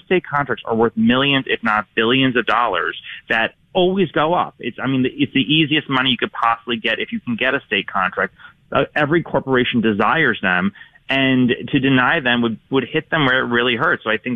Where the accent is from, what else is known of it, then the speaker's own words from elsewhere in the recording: New York City, New York, United States; In New York City, in my hometown